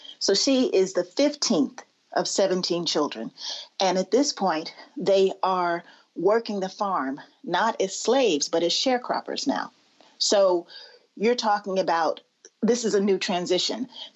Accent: Chicago, Illinois, United States; I'm from Chicago. So in our school system, we didn't learn that much about Mary McLeod Bethune.

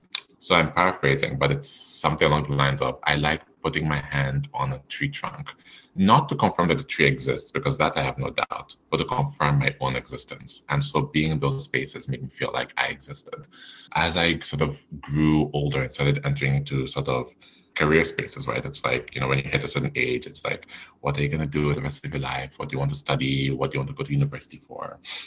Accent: Alberta, Canada; I guess first and foremost, I'd say I'm Franco-Albertan. I am not from Quebec. I'm actually from Alberta

